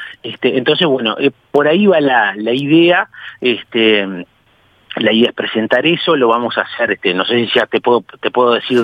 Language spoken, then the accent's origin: Spanish; Paysandú, Uruguay; de Paysandú, de nuestro querido hermano departamentos de Salto, también que tiene muy buenos vinos